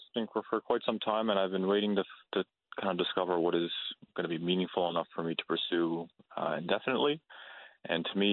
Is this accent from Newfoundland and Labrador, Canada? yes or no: yes; Glovertown, Newfoundland and Labrador, Canada; also born or lived in St. John's; now in Vancouver, Canada; I grew up in Glovertown, Newfoundland. I spent about 10 years in St. John's. In the last couple of years, I kind of drove right across Canada to land here in Vancouver